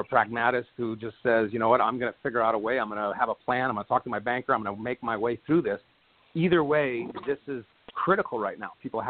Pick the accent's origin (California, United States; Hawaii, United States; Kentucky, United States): Hawaii, United States; also born or lived in New York City, New York; I was born in the New York City area, but I moved to Hawaii when I was a boy. I grew up there.